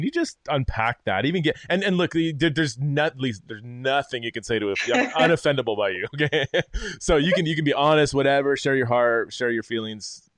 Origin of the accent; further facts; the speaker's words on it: California, United States; I didn't grow up in the South. I grew up in California, and it was very different.